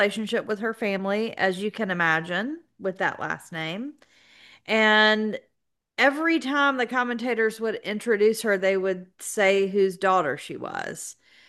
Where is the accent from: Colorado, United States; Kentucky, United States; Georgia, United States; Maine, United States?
Georgia, United States; But I get it that we are from South Georgia and we think hot is 105.